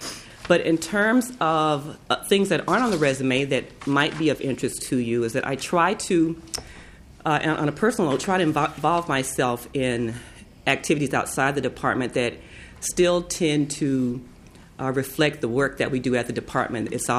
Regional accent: Texas, United States; now in Minnesota, United States; I'm 46 years old, as I said, born and raised in East Texas, so I am not a Minnesota native, so I don't like days like today.

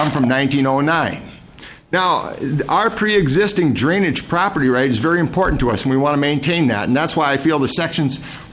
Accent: Hugo, Minnesota, United States; I'm from Hugo, Minnesota, 14010 Homestead Avenue. I'm here representing my family farm.

